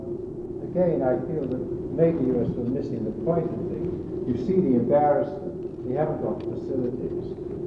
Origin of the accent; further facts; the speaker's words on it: New Zealand; born there; I'm a New Zealander by birth, and the Maoris have a practice there